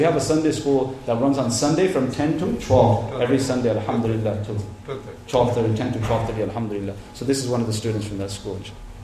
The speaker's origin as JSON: {"language": "English", "town": "Richmond Hill", "region": "Ontario", "country": "Canada", "tie": "born or raised there", "said": "I grew up in a mahal where there was no Muslims, no masjid, nothing. That's where I grew up, in Canada."}